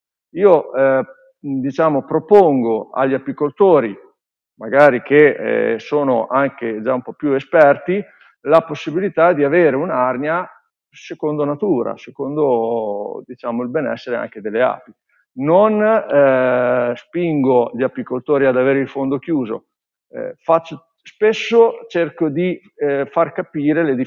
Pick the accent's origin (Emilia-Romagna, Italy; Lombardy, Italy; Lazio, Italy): Emilia-Romagna, Italy; io sono romagnolo, siamo nel cuore della Romagna, siamo tra Cesena e Rimini, in un piccolo comune che si chiama Longiano. Io sono dal mio capannone.